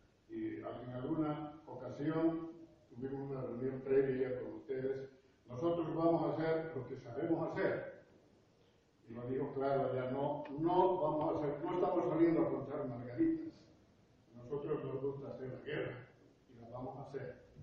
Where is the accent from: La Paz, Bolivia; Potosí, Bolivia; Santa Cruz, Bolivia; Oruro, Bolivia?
Santa Cruz, Bolivia; la base mía no es Cochabamba, es Santa Cruz, yo vengo de Santa Cruz.